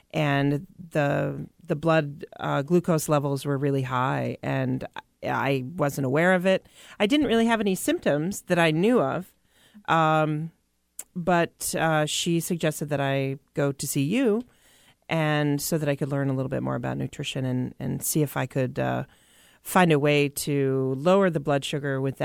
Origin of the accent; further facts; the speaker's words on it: Midwest, United States; I grew up in the Midwest, where the dietary options tend to be a little bit more carb full.